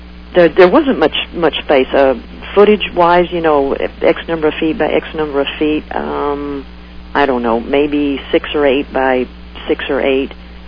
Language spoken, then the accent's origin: English; Lake Charles, Louisiana, United States; I actually left from New Orleans. My hometown at the time was in Lake Charles